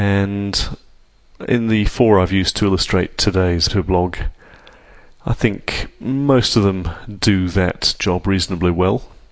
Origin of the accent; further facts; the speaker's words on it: Aberdeen, Scotland, United Kingdom; It reminds me of my hometown of Aberdeen in Scotland, where the streets, certainly when I was a youth, had in the order of 2 million roses.